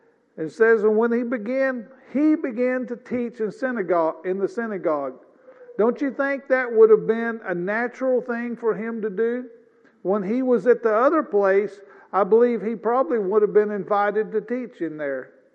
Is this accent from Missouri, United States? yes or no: yes; Missouri, United States; moved away as an adult; also born or lived in Oklahoma; I grew up in the Boot Hill of Missouri. I left there when I was 19 years old, moved to Oklahoma.